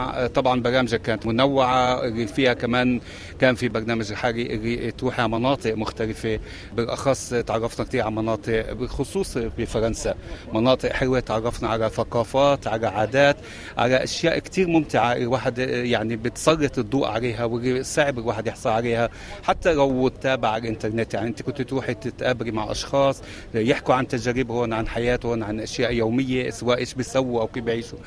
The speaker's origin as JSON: {"language": "Arabic", "region": "Jerusalem", "country": "Palestine", "said": "من القدس أنا، ونحن جايين بالزيارة هنا على المنطقة"}